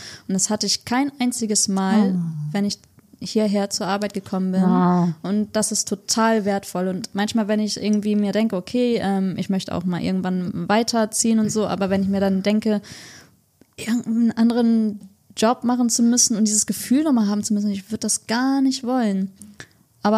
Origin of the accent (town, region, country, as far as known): Hamburg, Germany; born or raised there; also born or lived in Indonesia